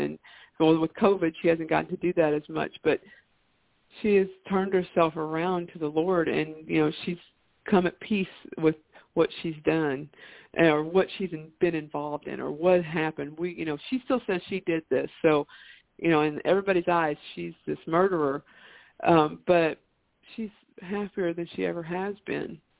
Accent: the South, United States; because, you know, I'm from the South, we have two names

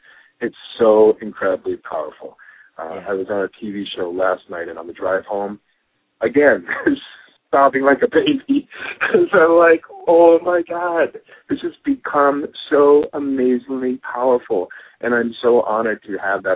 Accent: Brooklyn, New York, United States; also born or lived in Utah / Oregon; now in Minnesota, United States; I'm a kid from Brooklyn. I ended up on the West Coast in the movie business. I moved all over the place. I lived in Utah and Oregon, and now I'm in Minnesota.

